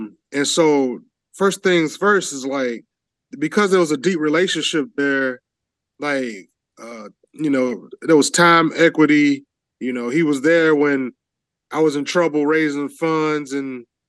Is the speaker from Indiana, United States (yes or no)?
yes; Gary, Indiana, United States; probably because we both from the Chicagoland area, I'm from Gary, you from Chicago.